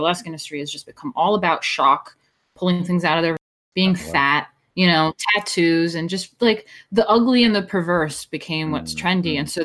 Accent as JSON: {"language": "English", "region": "New York", "country": "United States", "tie": "born or raised there", "said": "I was born and raised in New York, and I thought that that would never happen, but they won."}